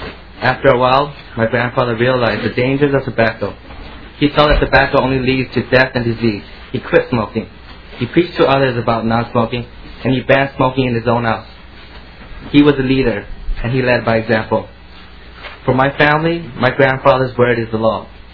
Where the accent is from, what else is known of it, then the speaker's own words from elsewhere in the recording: Hastings, Minnesota, United States; born there; now in St. Paul, United States; I was born in Hastings, Minnesota, and I'm currently residing in St. Paul.